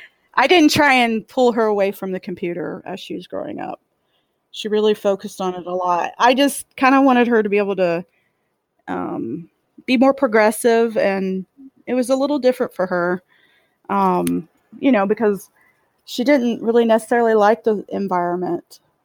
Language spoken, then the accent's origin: English; St. Joseph, Missouri, United States; Born and raised in St. Joseph here, 1976.